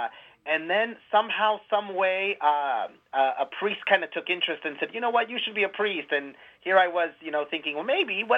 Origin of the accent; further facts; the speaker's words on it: California, United States; Born and raised, similar to Bishop Soto, born and raised in Orange County.